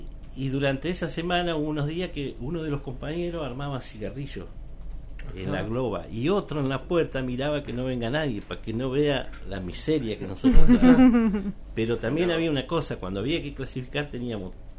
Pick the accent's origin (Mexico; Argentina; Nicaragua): Argentina; General Roca, Río Negro; éramos como 8 acá en Roca, yo soy nativo de Roca y de Barrio Tiros, lo he dicho siempre en todos lados.